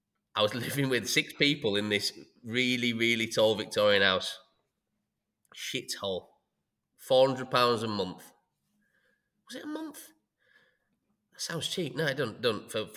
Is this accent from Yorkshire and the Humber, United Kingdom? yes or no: yes; Huddersfield, Yorkshire and the Humber, United Kingdom; also born or lived in Bahrain; So I was born in Bahrain, raised in Huddersfield.